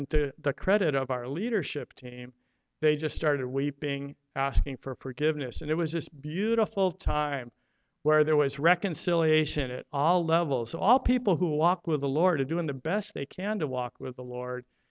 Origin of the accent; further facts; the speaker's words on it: Detroit, Michigan, United States; But this song by … was really big in Detroit. I'm from Motown.